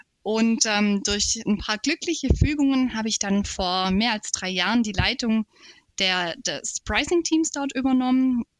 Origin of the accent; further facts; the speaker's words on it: Baden-Württemberg, Germany; now in Switzerland; lebe ich aktuell in der Schweiz, aber ich bin keine Schweizerin, wie man wahrscheinlich hört, sondern komme aus dem schönen Oberschwaben